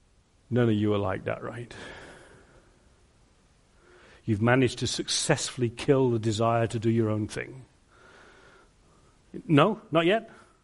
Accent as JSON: {"language": "English", "region": "England", "country": "United Kingdom", "said": "I am English, honest."}